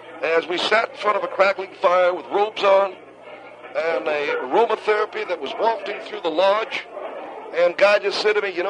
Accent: West Virginia, United States; accent: West Virginia; Well, that's my West Virginia accent, I guess.

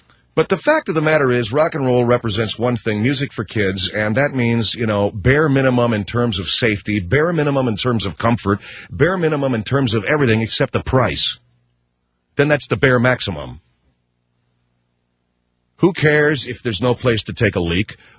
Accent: Pasadena, California, United States; I grew up in the Los Angeles area, and this was in the late 1960s when I was in the high school period of my life

